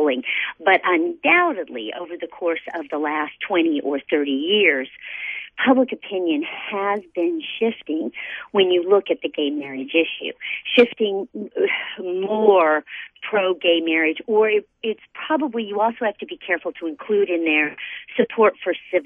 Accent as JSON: {"language": "English", "region": "Texas", "country": "United States", "said": "I'm from Texas, and so conservative is a very relative term."}